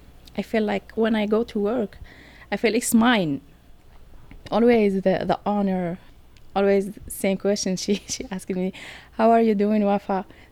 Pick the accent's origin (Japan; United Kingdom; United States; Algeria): Algeria; Mm-hmm. Yeah, we are from Algeria.